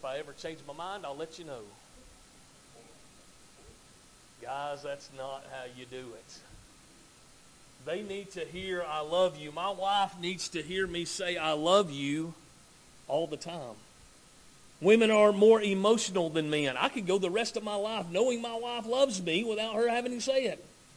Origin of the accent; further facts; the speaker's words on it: Alabama, United States; I remember when I was a little guy, believe it or not, I was little at one time, growing up in Northwest Alabama.